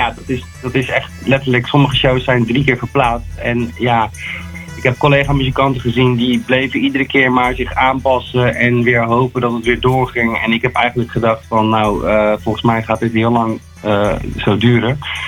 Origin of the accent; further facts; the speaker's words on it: Rotterdam, South Holland, Netherlands; Nou, ik ben van Rotterdam... Na 15 jaar Rotterdam ben ik naar het Brabantse platteland verhuisd.